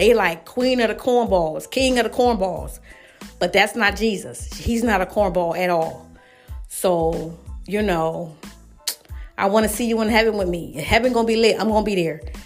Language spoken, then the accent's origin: English; the South, United States; I'm from the South. People in the South will make up a song and dance.